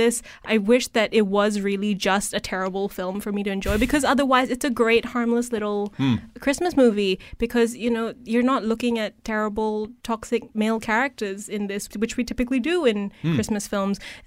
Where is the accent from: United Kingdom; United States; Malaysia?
Malaysia; Penang; Oh, they, I'm from Penang.